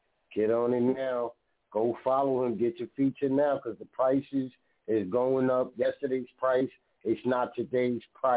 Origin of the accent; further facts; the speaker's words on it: Bronx, New York, United States; You know, I'm from New York. He's from Queens. I'm from the Bronx. The same difference.